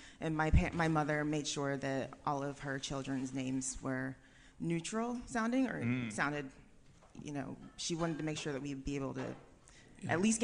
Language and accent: English; Colorado, United States; No, I'm from Colorado.